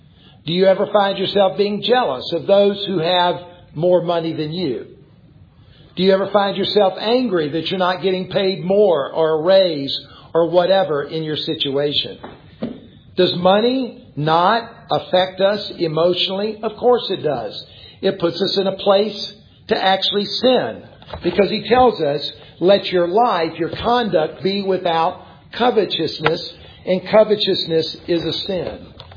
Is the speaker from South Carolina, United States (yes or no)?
yes; South Carolina, United States; I grew up in South Carolina. My grandparents were in South Georgia.